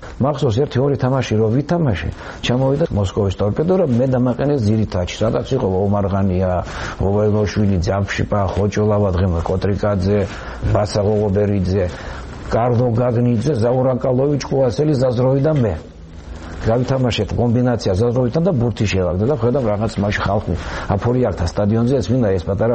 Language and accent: Georgian; Gagra, Abkhazia, Georgia; დავიბადე გაგრაში და ბავშვობიდან ჩვენ ჰქონდა ზღვა და სტადიონი.